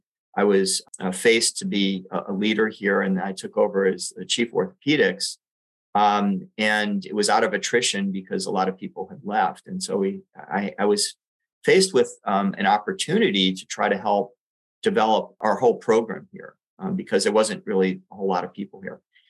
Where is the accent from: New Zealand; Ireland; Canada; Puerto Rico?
Puerto Rico; moved away; I grew up in Puerto Rico.